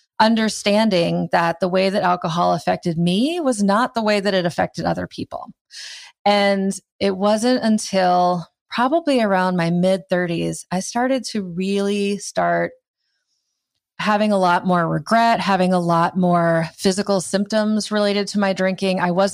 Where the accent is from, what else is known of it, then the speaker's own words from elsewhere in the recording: Iowa, United States; I grew up in Iowa, so there wasn't a whole lot going on there.